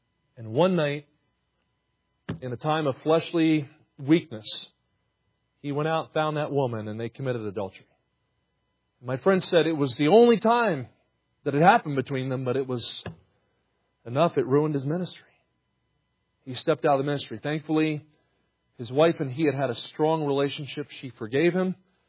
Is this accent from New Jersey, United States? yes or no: yes; New Jersey, United States; I grew up in New Jersey, where people say, "How you doing? You want a hoagie? You want to go to Wawa?"